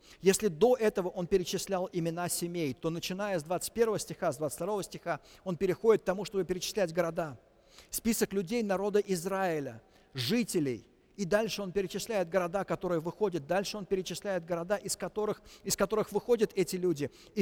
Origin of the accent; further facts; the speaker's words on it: Moscow, Russia; я это говорю как коренной москвич